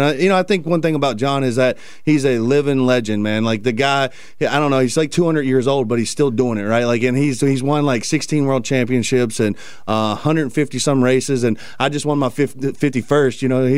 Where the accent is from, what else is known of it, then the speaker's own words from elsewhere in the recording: Virginia, United States; know, everybody's Virginia Tech Hokies back home. We all bleed maroon back there, man. And, you know, I'm 10 minutes from Tech.